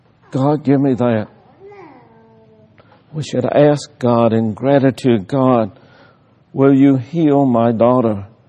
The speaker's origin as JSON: {"language": "English", "region": "South Carolina", "country": "United States", "said": "she's from Missouri and I'm from South Carolina. How did we get together? How in the world did Barbara get hooked up with a gamecock from South Carolina?"}